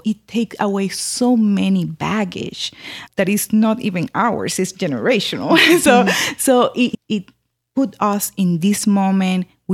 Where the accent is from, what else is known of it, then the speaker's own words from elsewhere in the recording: North, Puerto Rico; I'm from the North. Even in Puerto Rico, that is so little, we have different words